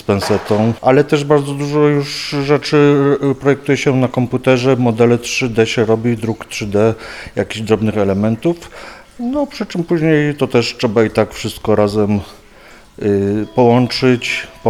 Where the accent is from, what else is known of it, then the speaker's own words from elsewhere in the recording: Kraków, Lesser Poland, Poland; ja jestem z Krakowa